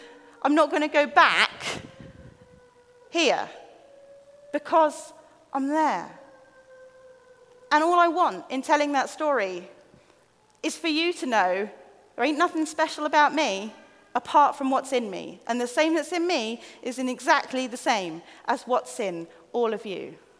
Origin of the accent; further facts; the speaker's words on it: East of England, United Kingdom; I'm from East Anglia. I'm from a road where tarmac was an optional extra by the end of the road.